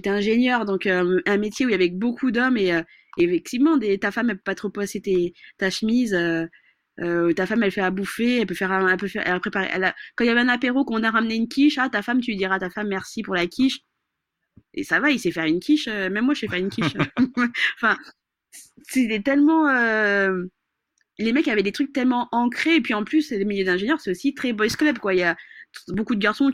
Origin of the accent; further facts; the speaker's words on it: Madagascar; je suis malgache